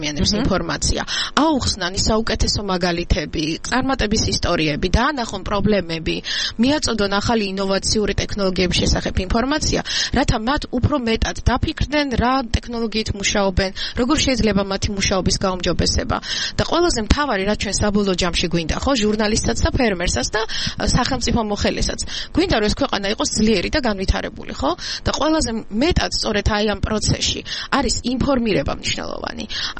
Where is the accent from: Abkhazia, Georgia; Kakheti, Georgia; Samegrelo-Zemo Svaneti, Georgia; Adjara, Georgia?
Kakheti, Georgia; ეხლა მე კახეთის რეგიონიდან ვარ და ყოველთვის ამას ვამბობ, რომ ძალიან გავს რაღაცით ავსტრიას